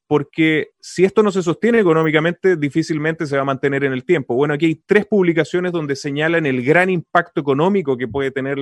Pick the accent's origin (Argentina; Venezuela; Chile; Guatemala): Chile; como latinoamericanos, como chilenos, ¿qué porcentaje de esta torta vamos a poder desarrollar en Chile